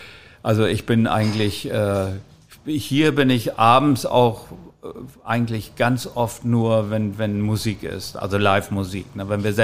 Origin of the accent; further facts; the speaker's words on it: Uelzen, Lower Saxony, Germany; Ich komme ja aus der Heide, aus der Ostheide, Uelzen. Bin ich dann halt in die Nordheide gezogen.